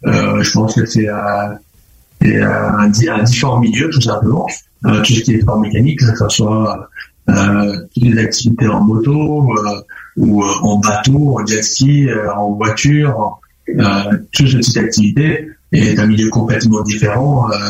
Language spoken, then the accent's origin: French; Nouvelle-Aquitaine, France; also born or lived in England; moi, je suis né en Angleterre et mes parents sont venus habiter en France quand j'avais seulement 3 ans. Donc, j'ai toujours vécu ici. Ils ont décidé de venir dans cette région, Charente. Et donc, je suis toujours resté là. Et finalement, j'ai construit une maison aussi à Hiers depuis quelques années.